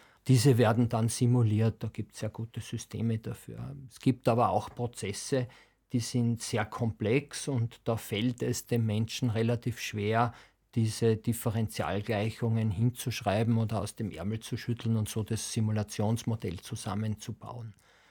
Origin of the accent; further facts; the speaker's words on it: Salzburg, Austria; also born or lived in Vienna / United States; Ich komme ursprünglich aus Salzburg, bin dann nach Wien an die TU gegangen, habe Elektrotechnik studiert. Von dort hat es mich nach Amerika gezogen